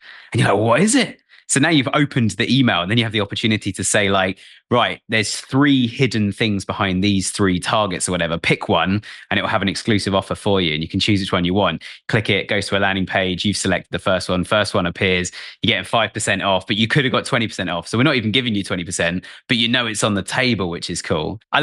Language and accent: English; England, United Kingdom; It's just like, I'm English.